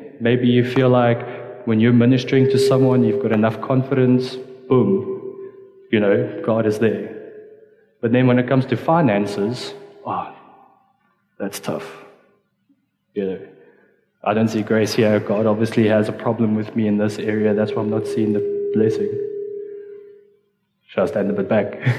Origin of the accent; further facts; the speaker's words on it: Pretoria, Gauteng, South Africa; Hi. Just a quick introduction of myself. I'm from Pretoria